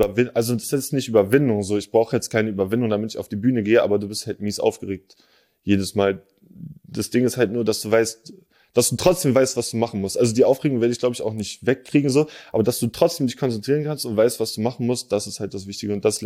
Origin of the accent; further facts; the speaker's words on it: Berlin, Germany; Nee, ich bin in Moabit geboren, dann haben wir in so einer alten Ami-Siedlung gewohnt, Digga, in Dahlem